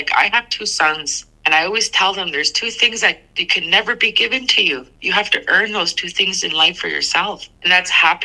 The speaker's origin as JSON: {"language": "English", "town": "Lutsel K'e", "region": "Northwest Territories", "country": "Canada", "said": "but I'm Chipewyandene from Lutzokay. You know, I represent us, Treaty 8."}